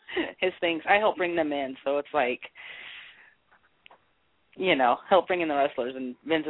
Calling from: Portland, Oregon, United States; Hello. Portland, Oregon.

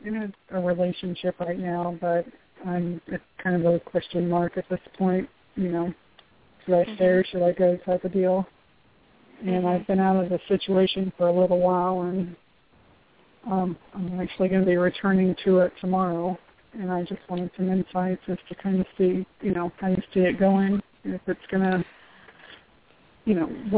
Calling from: Kissimmee, Florida, United States; I'm calling from Florida. Out in the Kissimmee

